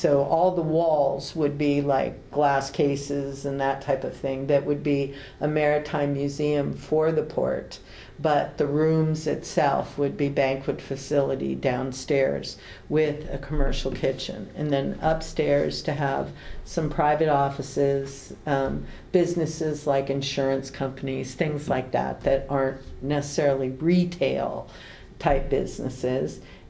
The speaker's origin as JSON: {"language": "English", "town": "San Francisco", "region": "California", "country": "United States", "said": "I personally, I'm from San Francisco. My family was in the food business there."}